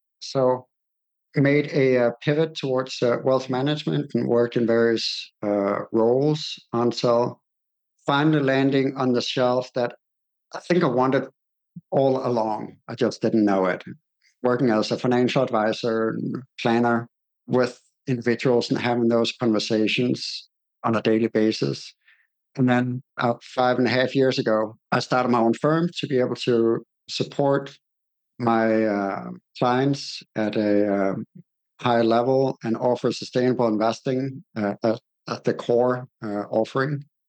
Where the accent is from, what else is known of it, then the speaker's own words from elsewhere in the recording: Denmark; I'm actually from Denmark.